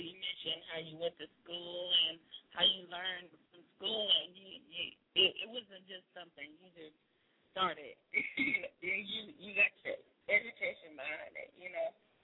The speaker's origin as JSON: {"language": "English", "region": "South Carolina", "country": "United States", "said": "Well, actually, I'm from South Carolina, and you know, we love South Carolina State, honey."}